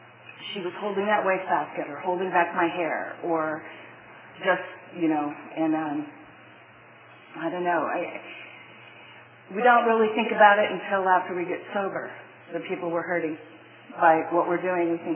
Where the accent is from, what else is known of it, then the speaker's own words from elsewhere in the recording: Wisconsin, United States; And so when I was growing up in Wisconsin, and when I first was old enough to make a conscious decision to drink alcohol